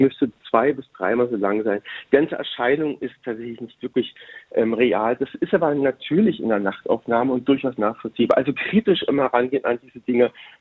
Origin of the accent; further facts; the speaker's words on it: Berlin, Germany; ich bin in Berlin groß geworden